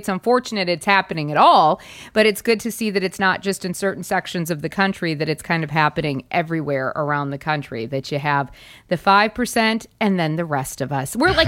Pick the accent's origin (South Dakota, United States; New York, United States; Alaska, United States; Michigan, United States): South Dakota, United States; And in my home state of South Dakota, because I always like to see how they compare